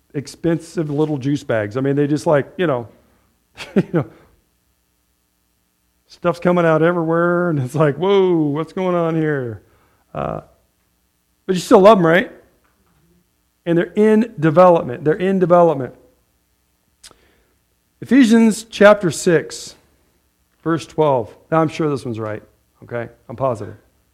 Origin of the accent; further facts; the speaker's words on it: Ottumwa, Iowa, United States; Gary Crowell used to live in Ottumwa. We're from Ottumwa.